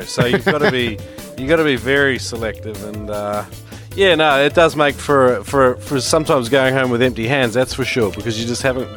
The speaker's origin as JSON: {"language": "English", "country": "New Zealand", "also_born_or_lived": "Australia", "moved": "as an adult", "lives_now": "China", "said": "I've had a little bit of a break away from Australia, and I come from New Zealand originally, where it all began in the water for me. Moved to Australia in my early 20s, and now I'm in China for a year."}